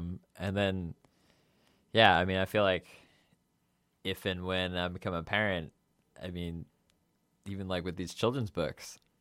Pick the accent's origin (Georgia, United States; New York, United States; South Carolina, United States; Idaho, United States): New York, United States; New York City; I grew up in the New York City area, which obviously has a fair amount of light pollution, not so much Milky Way.